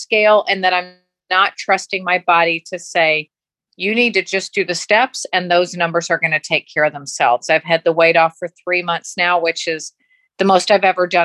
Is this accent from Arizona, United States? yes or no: yes; Phoenix, Arizona, United States; I'm from Phoenix and I just landed in Chicago in my hotel room.